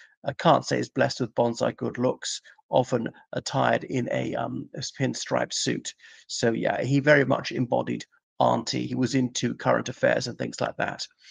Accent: Ireland; o everybody … from Ireland.

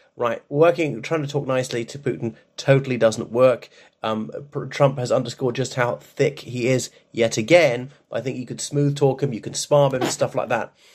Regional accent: Ireland; o everyone … from Ireland, so thank you for coming back to my channel.

